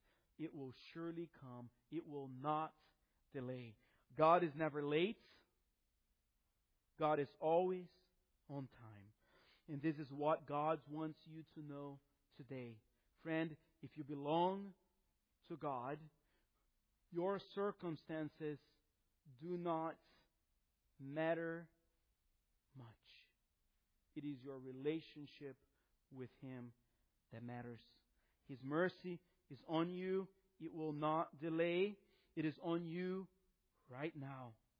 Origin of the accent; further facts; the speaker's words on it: Florida, United States; Now, we're from Florida, right? So, we don't have mountains. If you see a mountain in Florida, beware.